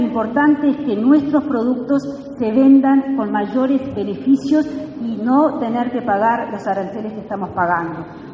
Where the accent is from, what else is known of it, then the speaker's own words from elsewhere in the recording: Uruguay; somos todos los uruguayos.